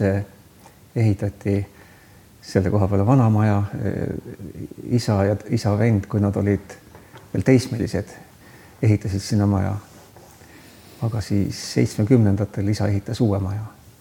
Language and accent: Estonian; Saare County, Estonia; Võibolla ma väiksena Saaremaal olles ei osanud nagu seda nii hinnata, aga nüüd hiljem, kui me suviti Saaremaal käime kas ka perega ikkagi